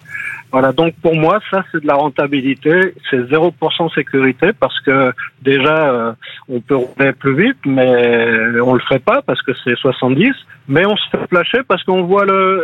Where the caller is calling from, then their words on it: Villiers-sur-Marne, Île-de-France, France; Je me dirige vers chez moi en Seine-et-Marne